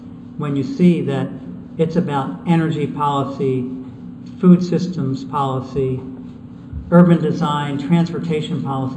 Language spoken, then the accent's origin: English; Wisconsin, United States; And because I'm from Wisconsin, we wanted to be conservative, just in the summertime, okay?